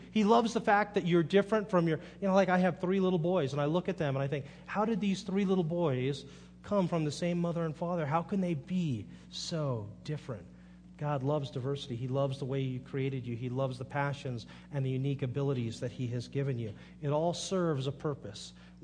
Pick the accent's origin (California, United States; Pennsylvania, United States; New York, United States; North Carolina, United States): California, United States; Monterey; also born or lived in Phoenix; I grew up in Monterey, California, and I lived there for 19 years. And the first place I moved away from Monterey was to Phoenix, Arizona.